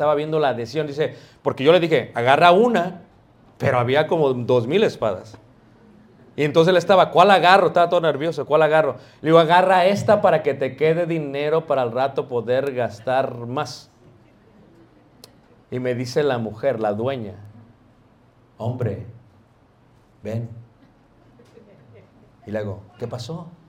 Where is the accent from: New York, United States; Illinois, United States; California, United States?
Illinois, United States; Chicago; Y yo vengo de Chicago y sé manejar nieve.